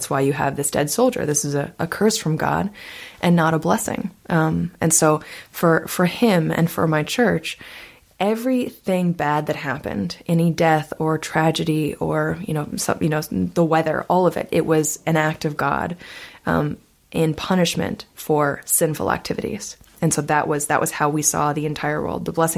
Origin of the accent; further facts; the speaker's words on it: Topeka, Kansas, United States; So we would go out from the time I was 5 years old every single day in my hometown, Topeka, Kansas.